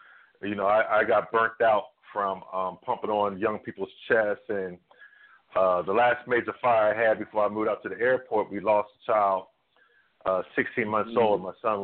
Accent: Philadelphia, Pennsylvania, United States; I'm from Philadelphia, West Philadelphia, Overbrook High School.

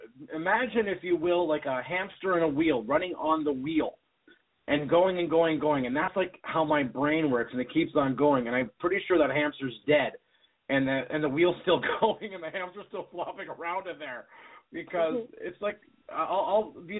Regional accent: Niagara Falls, Ontario, Canada; because I'm from Niagara Falls, Canada area, so I do a lot of performing in Canada

